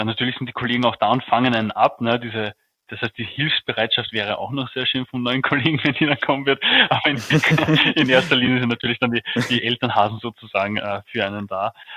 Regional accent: Vienna, Austria; now in Burgenland, Austria; Ich bin 29, komme aus Wien, kürzlich jetzt ins Burgenland gezogen, leidenschaftlicher Pendler geworden

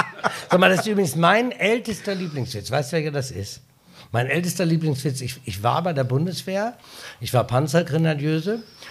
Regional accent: Osnabrück, Lower Saxony, Germany; born or raised there; now in Hamburg, Germany

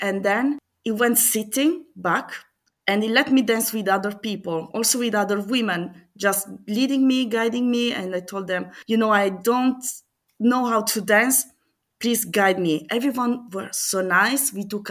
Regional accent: Fasano, Apulia, Italy; English is a second language; Cialletta is typical from my hometown, Fasano.

